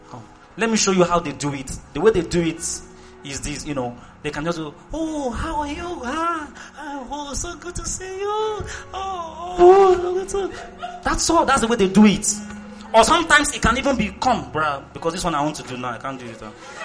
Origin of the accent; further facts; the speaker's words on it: Nigeria; Don't mind me, I'm from Yoruba.